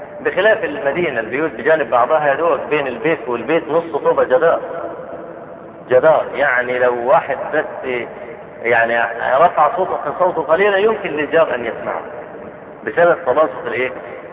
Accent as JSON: {"language": "Arabic", "country": "Egypt", "said": "شوف عندنا في مصر أصحاب العقول الدراكة اللي بيمخخوا يعملوا انتفاخ شربات"}